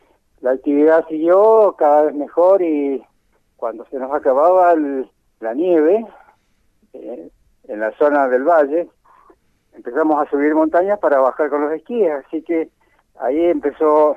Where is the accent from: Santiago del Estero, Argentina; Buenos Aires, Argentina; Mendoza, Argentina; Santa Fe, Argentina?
Mendoza, Argentina; born there; also born or lived in Córdoba; now in General Alvear, Argentina; Yo no soy de acá de Alvear, sino que nací en Mendoza, fui a estudiar a Córdoba, y por esas cosas de la vida, cuando termino de estudiar, no sabía dónde instalarme y me invitaron a visitar el sur de Mendoza y me gustó y aquí me quedé.